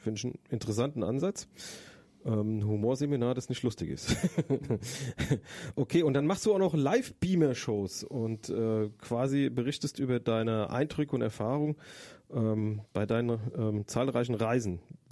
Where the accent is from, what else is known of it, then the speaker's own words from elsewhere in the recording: Frankfurt, Hesse, Germany; ich bin Frankfurter Bub, ich bin seit fast 50 Jahren hier